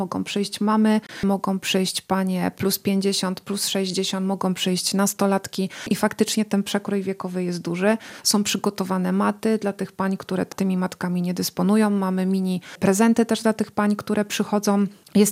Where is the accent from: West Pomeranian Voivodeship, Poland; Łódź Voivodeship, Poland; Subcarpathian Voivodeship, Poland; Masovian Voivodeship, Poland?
Subcarpathian Voivodeship, Poland; W związku z tym, że ja sama jestem z okolic Jasła